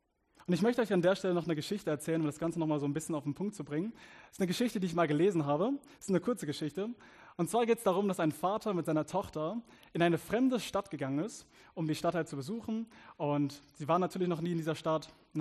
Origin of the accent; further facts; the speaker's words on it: South Africa; Und ich komme hier aus Südafrika, aus einem Township